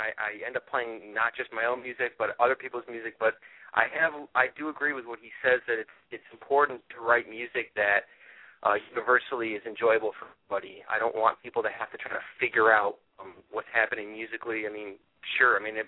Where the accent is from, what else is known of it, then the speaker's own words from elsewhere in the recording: Rochester, New York, United States; He's based in my hometown of Rochester, New York